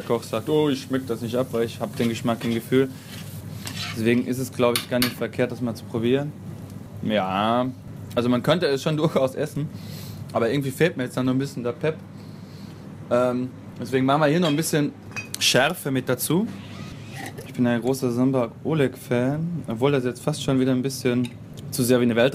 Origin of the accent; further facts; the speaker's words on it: Austria; Als Ösi und als Mensch, der so grundsätzlich nicht so viel Plan von der asiatischen Küche hat